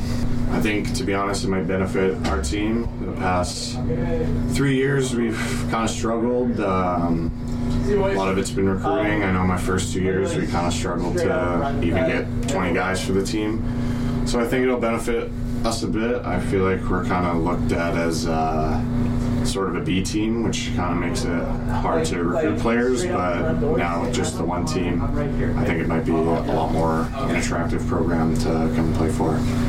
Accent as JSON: {"language": "English", "town": "Port Moody", "region": "British Columbia", "country": "Canada", "tie": "born or raised there", "said": "My hometown, Port Moody."}